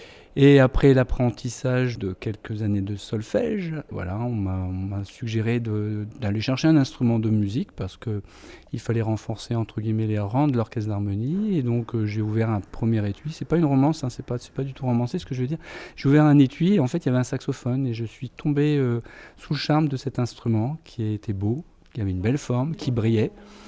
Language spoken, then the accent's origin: French; Sin-le-Noble, Hauts-de-France, France; J'ai vécu toute mon enfance à Saint-Lenoble, Donc voilà, je suis allé au collège, etc., aux écoles de Saint-Lenoble, ensuite à Douai, et j'ai fait mes études de musique à Douai.